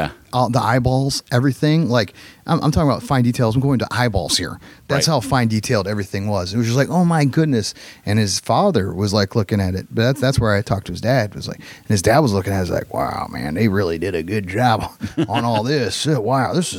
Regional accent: Fremont, Ohio, United States; My hometown.

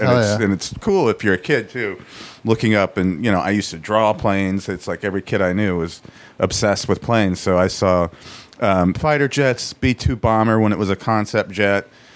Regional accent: San Antonio, Texas, United States; born there; also born or lived in Edwards Air Force Base, California; I was born in Lackland Air Force Base in San Antonio, Texas.

